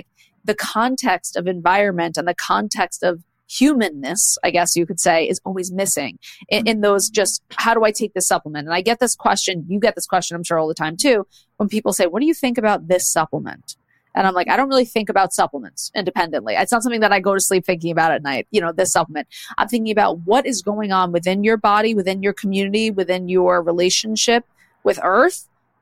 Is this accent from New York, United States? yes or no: yes; New York City, New York, United States; I grew up in the New York City public school system.